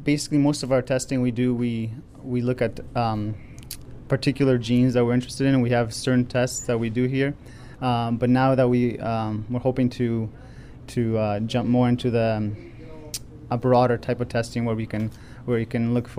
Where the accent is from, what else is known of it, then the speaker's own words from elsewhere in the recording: Ottawa, Ontario, Canada; Ottawa, Canada.